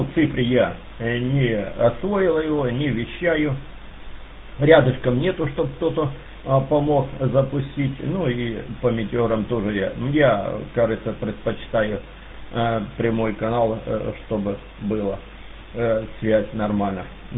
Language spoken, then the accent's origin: Russian; Kharkiv Oblast, Ukraine; сам я родом из Шевченковского района.